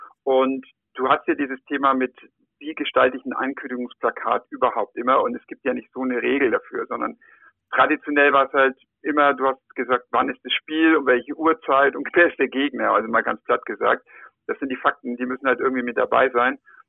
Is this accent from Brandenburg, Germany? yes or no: no; Erlangen, Bavaria, Germany; just in meiner Heimatstadt ist es jetzt passiert. Der HC Erlangen